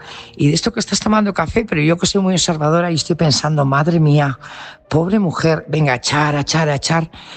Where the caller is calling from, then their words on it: Burgos, Castile and León, Spain; corresponsal de Burgos.